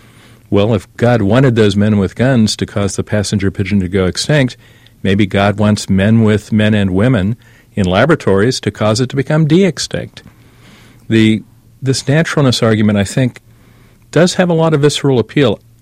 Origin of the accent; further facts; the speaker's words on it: Columbus, Ohio, United States; born there; I was born in Columbus, Ohio.